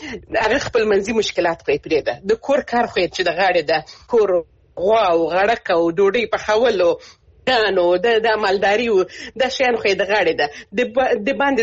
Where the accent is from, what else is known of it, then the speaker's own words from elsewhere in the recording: Helmand, Afghanistan; زه خپله د هلمند ولایت څخه یم، هلمند ولایت کې د لرې پرتو سیمو کې زه همیشه تګ راتګ کلیوالو سره لرم، دوستانو سره، ځکه چې موږ خپله د کلي خلک یو.